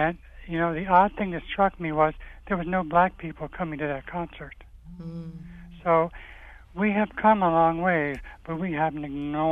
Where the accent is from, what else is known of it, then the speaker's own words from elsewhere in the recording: Rochester, New York, United States; I am from Rochester. I grew up in Rochester. I sat on my front steps during the riots.